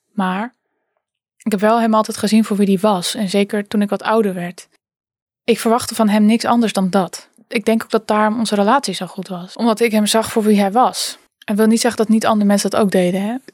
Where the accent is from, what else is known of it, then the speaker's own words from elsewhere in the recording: Friesland, Netherlands; Ik ben opgegroeid in Friesland.